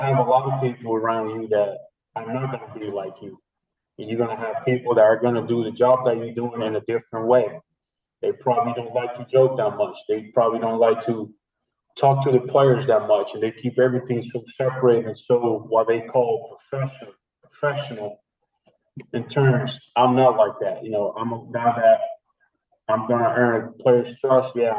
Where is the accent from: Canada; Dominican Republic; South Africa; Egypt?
Dominican Republic; English is a second language; now in United States; I learned that my first spring training in the United States. I was a kid from the Dominican, show up to stretch, and I didn't know where like place the cones right